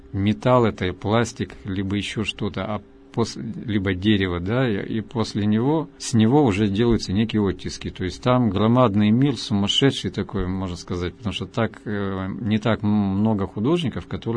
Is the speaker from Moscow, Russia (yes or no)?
yes; Moscow, Russia; born there; now in Yekaterinburg, Russia; а я родился в Москве, сейчас живу в Екатеринбурге